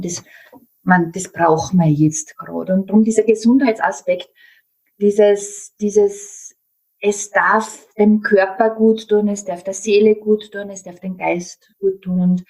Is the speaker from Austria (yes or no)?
yes; Upper Austria, Austria; ich komme ja aus dem Mühlviertel